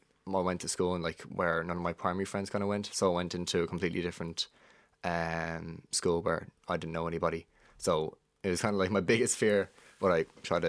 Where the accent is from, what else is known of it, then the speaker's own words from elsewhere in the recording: Shankill, Leinster, Ireland; I'm from Shankill and I go to school in Cabin Teely.